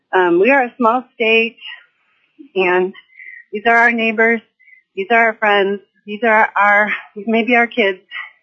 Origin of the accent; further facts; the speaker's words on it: Fairbanks, Alaska, United States; from Fairbanks, Alaska, third generation, born and raised in Alaska.